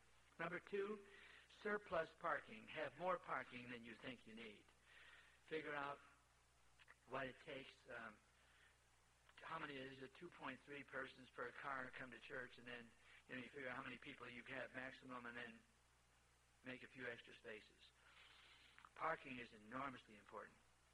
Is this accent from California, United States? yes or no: no; Pittsburgh, Pennsylvania, United States; I'm an Eastern boy. I was raised in Pittsburgh, PA, and went to school in New York